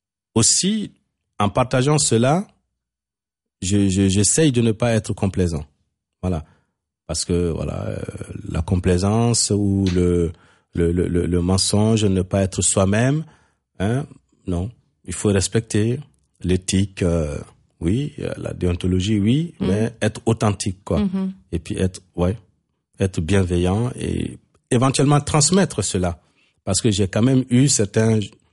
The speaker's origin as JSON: {"language": "French", "region": "Bamako", "country": "Mali", "said": "Je suis resté dans le village parce que je venais de Bamako. Je dis, bon, je suis un citadin."}